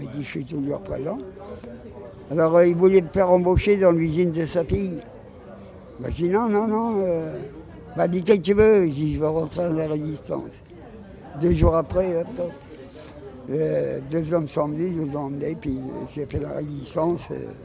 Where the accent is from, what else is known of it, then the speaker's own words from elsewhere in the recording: France; Mais il dit, vous êtes français ? Ben, je dis, oui, on est français.